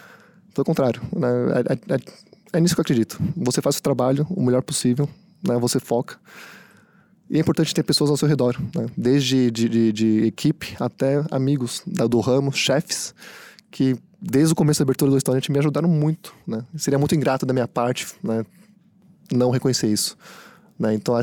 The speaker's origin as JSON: {"language": "Portuguese", "region": "São Paulo", "country": "Brazil", "tie": "born there", "said": "eu nasci em São Paulo."}